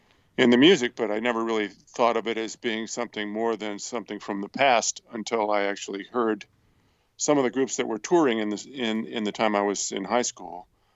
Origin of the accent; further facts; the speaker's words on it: Cleveland, Ohio, United States; Well, I grew up outside of Cleveland, Ohio, in the suburbs of Cleveland, Ohio